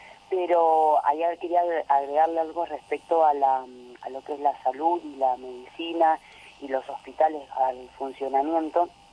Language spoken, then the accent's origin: Spanish; Argentina; now in Barcelona, Spain; vivo en Barcelona, soy argentina.